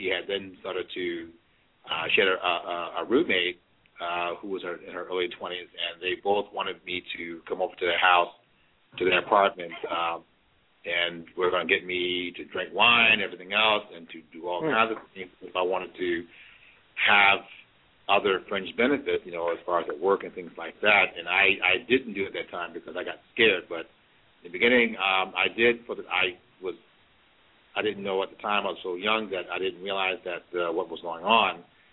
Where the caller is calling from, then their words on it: Scatterwood, New Jersey, United States; Yeah, I'm calling from Scatterwood, New Jersey.